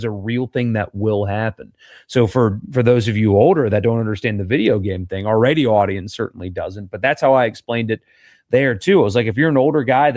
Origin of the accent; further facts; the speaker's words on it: United States; Give it to me now. You know, I'm an American. I want it right now.